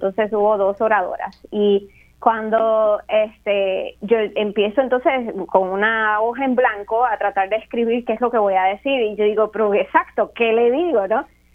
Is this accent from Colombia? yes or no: no; Jayuya, Puerto Rico; cuando era chiquita y estaba creciendo en Jayuya